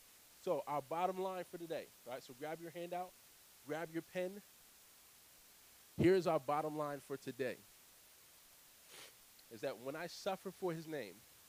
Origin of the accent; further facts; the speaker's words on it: New Jersey, United States; Right, so I'm from a tough spot. I'm from New Jersey.